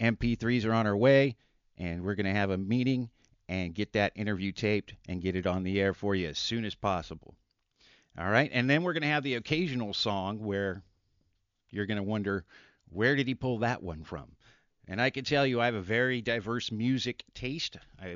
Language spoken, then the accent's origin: English; Hayward, California, United States; Growing up in Hayward, it was a lot of fun. And being so close to San Francisco, there were many opportunities to get in trouble.